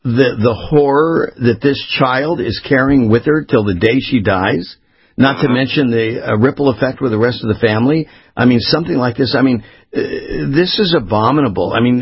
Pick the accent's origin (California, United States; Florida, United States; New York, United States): California, United States; I was born and raised in California. I tell people, you know, we had earthquakes.